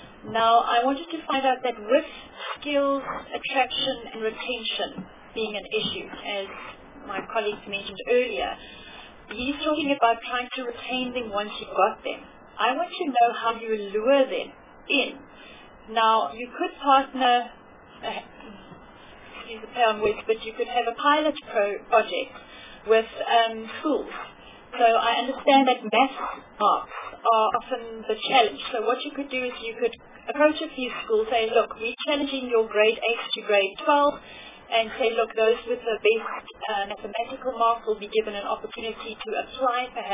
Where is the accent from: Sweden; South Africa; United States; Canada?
South Africa; I would, as a South African, be quite happy to pay a little more